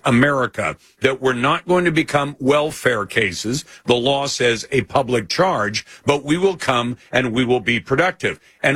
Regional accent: China; now in United States; We're from China. We lived in China a long time. We immigrated to the United States. We've seen communism up close.

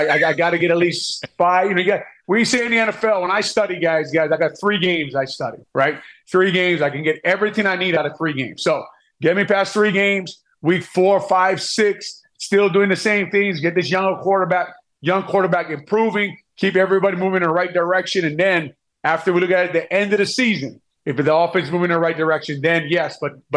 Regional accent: Hawaii, United States; like I am from Hawaii, but I've been here since 1998, probably been here longer, dealt with a lot of snow, a lot of cold games.

